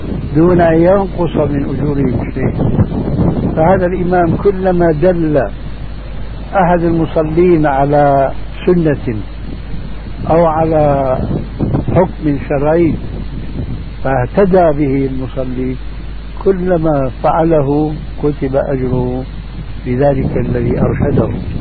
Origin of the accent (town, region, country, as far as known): Syria; moved away